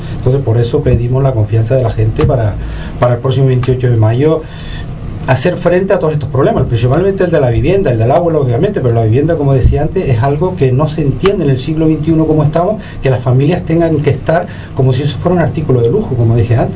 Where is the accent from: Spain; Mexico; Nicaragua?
Spain; Canary Islands; yo cuando miro mi pueblo, miro mi municipio cómo está, es que siento pena y a veces, no quiero decir la otra palabra porque me siento muy orgulloso de él